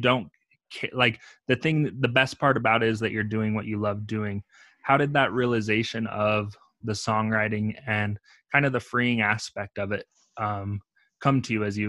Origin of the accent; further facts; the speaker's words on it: Utah, United States; I'm from Utah, so it's a very cold climate. So I don't see a lot.